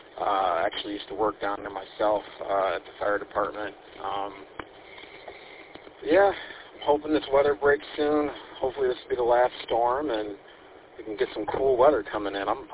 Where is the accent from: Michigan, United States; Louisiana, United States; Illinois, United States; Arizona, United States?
Michigan, United States; Detroit; So I was born and raised in Detroit. Moved the family out this way about 14 years ago, give or take.